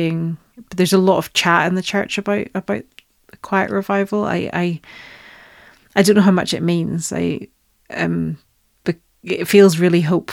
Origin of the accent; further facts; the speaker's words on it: Northern Ireland, United Kingdom; So I grew up in Northern Ireland, as we've talked about.